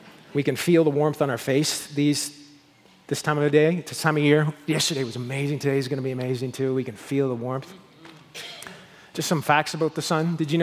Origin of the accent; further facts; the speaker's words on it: Nova Scotia, Canada; I remember growing up in the Annapolis Valley, I worked in these apple orchards